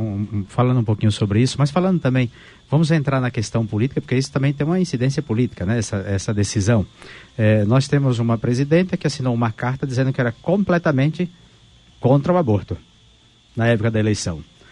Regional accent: Bahia, Brazil; Eu conheço, que eu sou baiano, conheço bem.

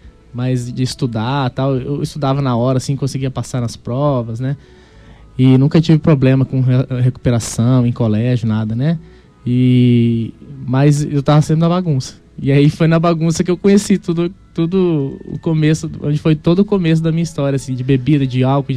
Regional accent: Juiz de Fora, Minas Gerais, Brazil; born there; sou filho de militar, né? Então meu pai, ele é das Forças Armadas, e eu morei em vários estados, mas eu nasci em Juiz de Fora, Minas Gerais

